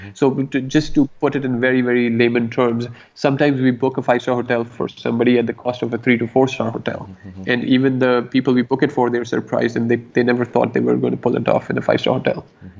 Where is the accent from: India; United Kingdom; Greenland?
India; So naturally, the Indian market, and having being Indian ourselves, you know, we understand this market fairly well.